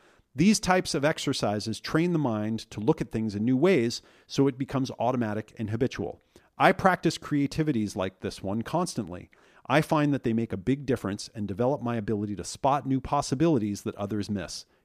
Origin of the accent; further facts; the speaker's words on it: Oregon, United States; a track and field coach from my home state of Oregon